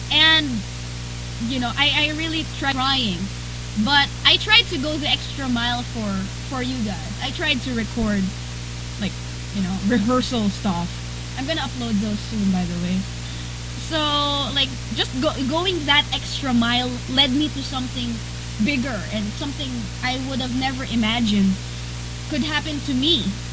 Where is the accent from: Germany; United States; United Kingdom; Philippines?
Philippines; I'm 21 years old. I'm female. I'm Filipino. I'm alone. I don't know Japanese.